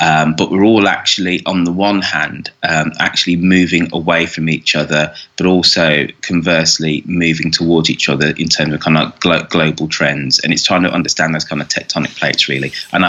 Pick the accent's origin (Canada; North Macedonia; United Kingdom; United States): United Kingdom; Birmingham, West Midlands; my hometown of Birmingham